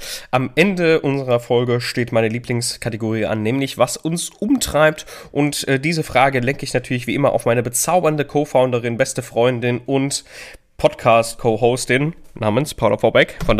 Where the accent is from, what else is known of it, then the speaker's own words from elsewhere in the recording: Italy; ich bin natürlich als Italiener Katholik, ganz klar, bin aber auch sehr viel protestantisch groß geworden, weil ich bei meiner Omi viel war, mütterlicherseits, und die ist evangelisch